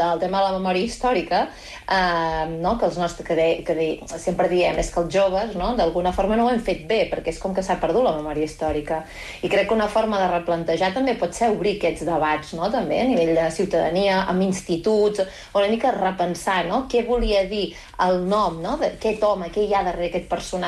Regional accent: Girona, Catalonia, Spain; jo que soc gironina

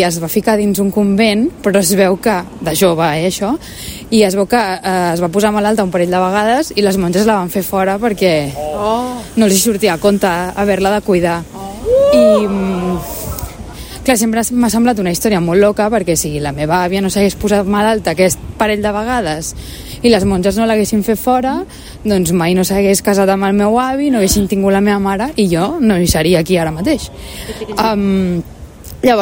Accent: L'Hospitalet de Llobregat, Catalonia, Spain; de l'Hospitalet

